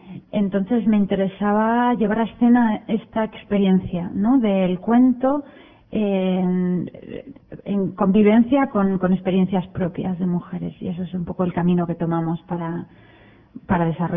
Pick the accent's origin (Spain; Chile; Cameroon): Spain; Asturias; yo soy asturiana, el himno de Asturias dice lo de tengo de subir al árbol